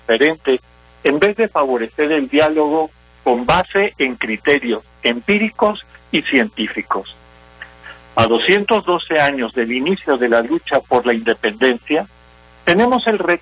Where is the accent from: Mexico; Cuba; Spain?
Mexico; un sentimiento de nación que ahora nos nutre como mexicanas y mexicanos.